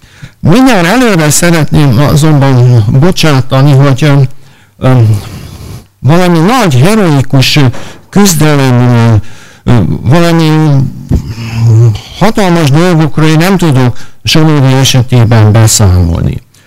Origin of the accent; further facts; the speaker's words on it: Šamorín, Trnava Region, Slovakia; én vagyok az egyedüli soborjai, sőt azt is kell mondanom, hogy született somorjai, tehát törzsgyökere somorjai